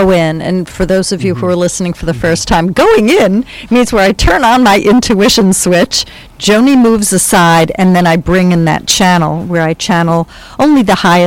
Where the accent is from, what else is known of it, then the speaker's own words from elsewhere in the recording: New York, United States; I'm from Long Island, and I was a social worker, clinically trained